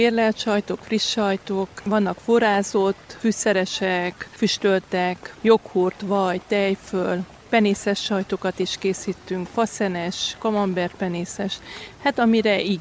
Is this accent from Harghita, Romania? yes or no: yes; Chinușu, Harghita, Romania; Kénosból jöttem.